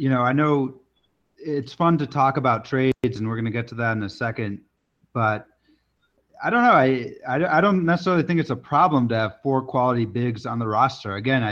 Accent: Chicago, Illinois, United States; I'm originally from Chicago. Maybe it's the Bulls fan in me

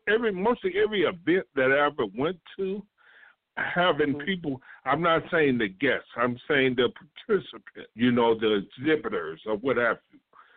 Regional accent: Atlanta, Georgia, United States; You know, I'm from Atlanta, Georgia. So it's a mixed culture.

